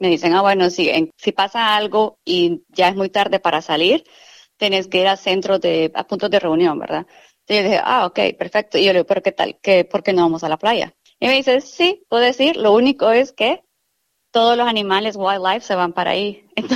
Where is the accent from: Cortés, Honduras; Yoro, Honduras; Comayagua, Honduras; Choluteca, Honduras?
Cortés, Honduras; San Pedro Sula